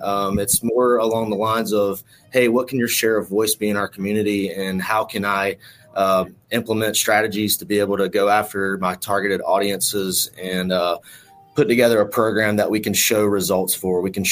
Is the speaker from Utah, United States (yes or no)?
no; South Carolina, United States; I'm from South Carolina, so I'm still getting a 434 number